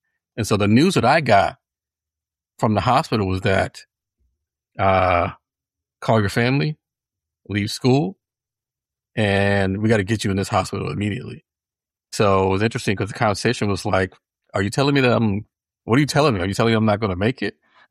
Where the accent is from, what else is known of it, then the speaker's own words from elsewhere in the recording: Virginia, United States; I'm from Virginia. I had friends from a lot of different ethnic backgrounds.